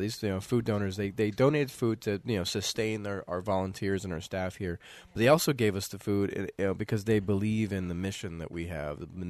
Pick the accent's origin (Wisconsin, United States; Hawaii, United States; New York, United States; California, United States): Hawaii, United States; Mililani; Ooh, my hometown.